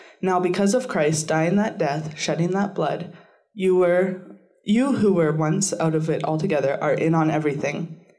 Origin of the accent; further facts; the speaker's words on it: Saskatchewan, Canada; And I grew up in Saskatchewan. Yeah. Well, you're a little more northern than me, too. I grew up on a farm 40 miles out of town.